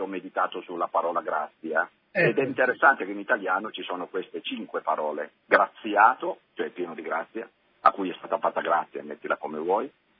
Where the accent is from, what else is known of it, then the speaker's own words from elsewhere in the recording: Fossano, Piedmont, Italy; quando ero a Fossano, la mia terra d'origine, ero parroco